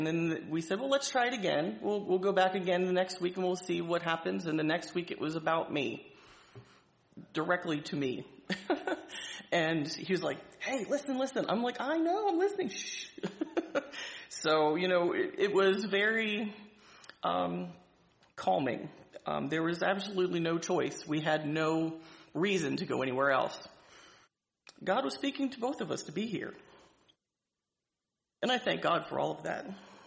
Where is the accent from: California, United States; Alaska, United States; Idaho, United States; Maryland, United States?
Maryland, United States; Chestertown; And I said, well, I grew up in Chestertown.